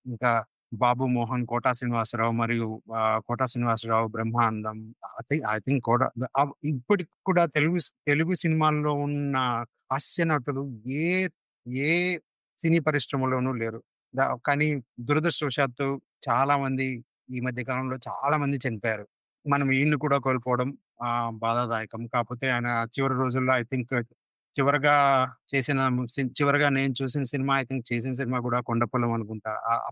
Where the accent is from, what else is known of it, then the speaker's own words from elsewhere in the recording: Andhra Pradesh, India; నేను ఆంధ్రాలో పుట్టి పెరిగాను, సో తెలంగాణ సంస్కృతి పెద్దగా తెలియదు